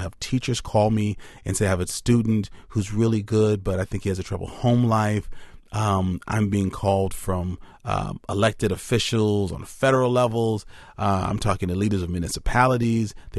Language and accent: English; Madison, Wisconsin, United States; I mean, I grew up in Madison. I've been here most of my life.